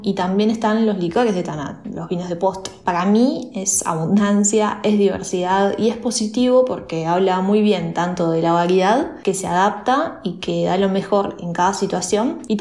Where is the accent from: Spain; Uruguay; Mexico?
Uruguay; Como uruguaya y profesional del vino, me enorgullece la calidad de tanat que tenemos en nuestro país.